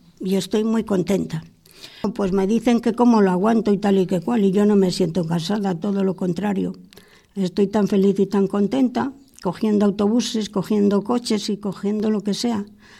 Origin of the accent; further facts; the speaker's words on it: Moral de Hornuez, Castile and León, Spain; Mi pueblo pues, se llama Moral de Ornuez, provincia de Segovia, cerca de Riaza, cerca de Boceiglas, cerca de Sepúlveda, en ese contorno está mi pueblo.